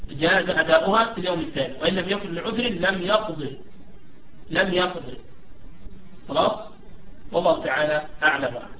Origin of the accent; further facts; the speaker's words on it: Egypt; يعني لا سيما في بلدي أنا بين الساحة والساحة شارع واحد، بين خلاء وخلاء شارع واحد، وهذا الأمر منتشر عندنا في مصر، لا أعلم أن منتشر في بلد أخرى